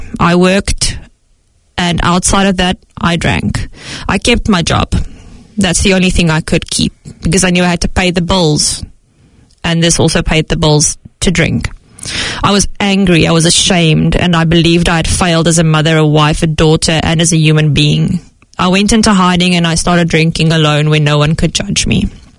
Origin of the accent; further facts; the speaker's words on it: Cape Town, Western Cape, South Africa; born there; I was born in Cape Town, South Africa, into a family that looked good from the outside, but was a bit chaotic on the inside.